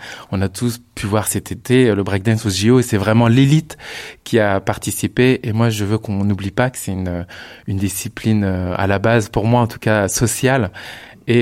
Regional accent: Rennes, Brittany, France; ça fait 25 ans que je danse et je suis rennais

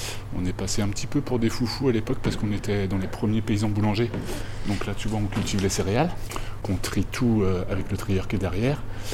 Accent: Vannes, Brittany, France; Je suis de Vannes, moi

